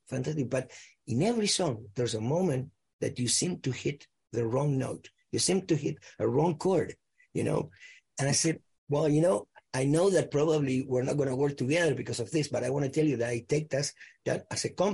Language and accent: English; Argentina; moved away; I was coming from Argentina, where, you know, you could go to jail just for playing that music. And, mm-hmm. and by the time I came here, which was 78